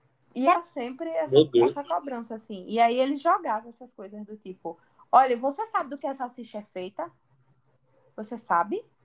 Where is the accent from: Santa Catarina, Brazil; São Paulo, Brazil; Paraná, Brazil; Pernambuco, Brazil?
Pernambuco, Brazil; Recife; Eu passei a minha vida toda no Cordeiro, meu filho. É Zona Oeste aqui.